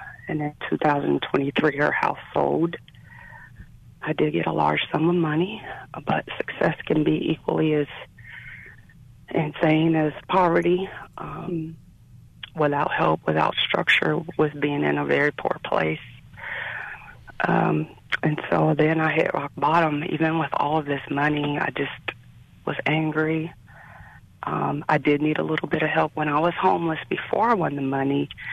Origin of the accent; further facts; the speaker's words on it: Cincinnati, Ohio, United States; moved away as an adult; I'm from Cincinnati, Ohio, and I left home for a better life by joining the military.